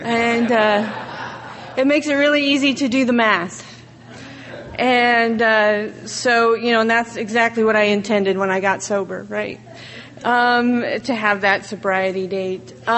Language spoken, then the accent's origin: English; Iowa, United States; You know, I grew up in Iowa, and I always wanted to be from somewhere way more exciting than that. But now I like it because I've met some other cool Iowans, and we're all cool now.